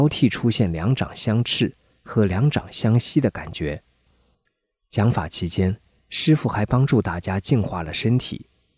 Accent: China; born there; 我从哪里来？为什么我只能出生在中国最偏僻的边陲地区？为什么我从小就要经受那么多的磨难？

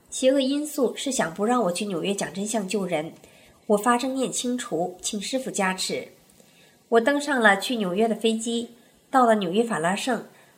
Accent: Northeast China, China; 我们都是东北人，我先生就是黑龙江的

